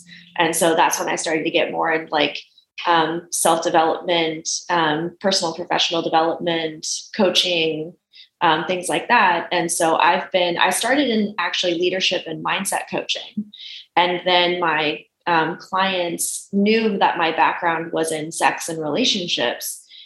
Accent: Midwest, United States; also born or lived in Kansas; now in Seattle, United States; live in Seattle now, but like I was living in Kansas at the time. And so it was just like, you know, growing up in the Midwest

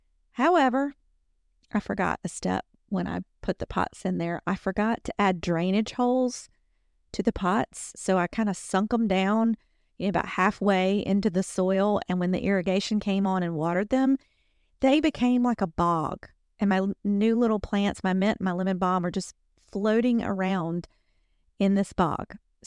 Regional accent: Southern US, United States; accent: Southern; Now, I am a Southerner, and we do like to soften our consonants on most words.

